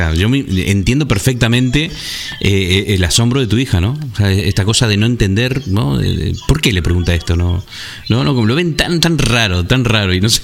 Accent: Argentina; also born or lived in Canary Islands; now in Spain; Me fui hace casi 20 años de Argentina y la verdad que son muchos años de vivir otras realidades. Viví en España, viví en diferentes partes, viví en Canarias, luego en el norte de la península

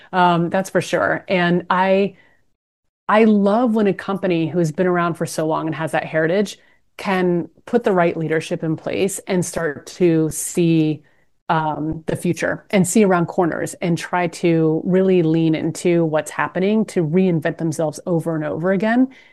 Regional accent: Canada; Because we're Canadian, I'll use that analogy.

